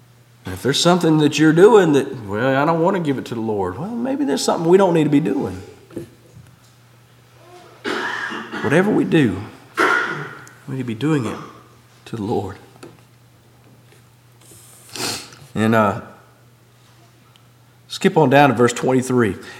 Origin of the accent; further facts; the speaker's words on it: Southern United States, United States; accent: Southern; some people from up north, as soon as I open my mouth, they identify me as a Southerner.